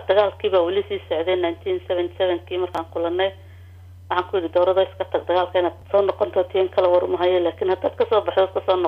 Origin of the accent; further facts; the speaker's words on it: Hargeisa, Woqooyi Galbeed, Somalia; also born or lived in Berbera; ayaan ka guurnay waxaan haddana u guurnay berbera ayaan haddana ku jiray standard 6 7 iyo 70 alkantaasan joognay iyadana ilaa 3 sanadood aan deganay haddana waan ka soo guurnay 1972 waxaan soo guurnay Hargeysa standard 8